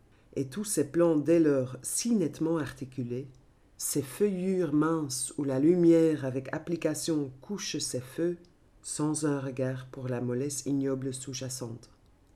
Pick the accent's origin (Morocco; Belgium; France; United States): Belgium; Flanders; French is a second language; Mais ok, je suis flamande, hein